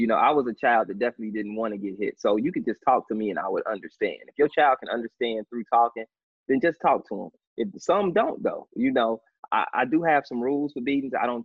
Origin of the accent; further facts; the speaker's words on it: Gary, Indiana, United States; I grew up in Gary. That's a whole black city.